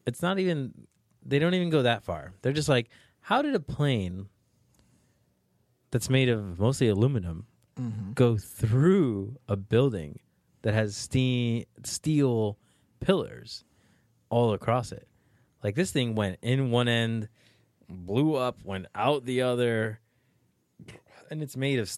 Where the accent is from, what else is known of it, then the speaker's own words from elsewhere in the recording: New York, United States; And I'm from New York, too. So, like, it really hit close to home.